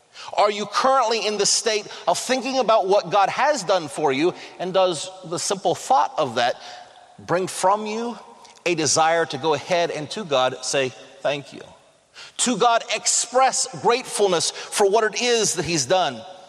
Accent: Parkersburg, West Virginia, United States; also born or lived in Marietta, Ohio; I was from Parkersburg, West Virginia, from Marietta, Ohio. I didn't know a lot of big words, and the words that I knew, I didn't say the way everybody else around here said them.

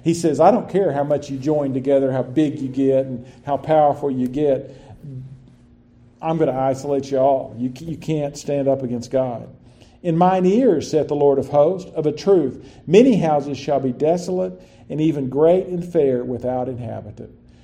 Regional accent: Lubbock, Texas, United States; growing up in Lubbock, yeah, I really noticed it because Lubbock is a good-sized city, but it's right in the middle of farms everywhere.

